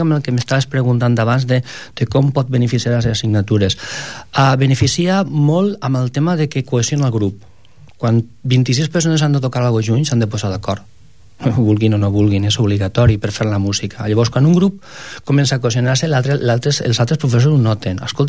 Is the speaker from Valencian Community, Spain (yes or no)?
yes; Valencian Community, Spain; now in Catalonia, Spain; Jo, com a valencià que soc, pues vaig intentar començar més el tema de la música instrumental.